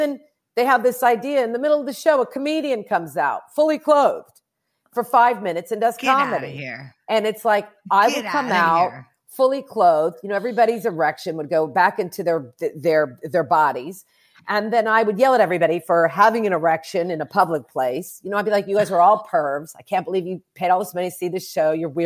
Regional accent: Oklahoma, United States; And actually, growing up in Jewish in Oklahoma wasn't bad at all.

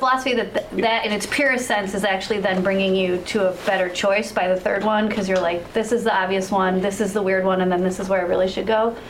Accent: Chicago, Illinois, United States; Like, I'm from Chicago.

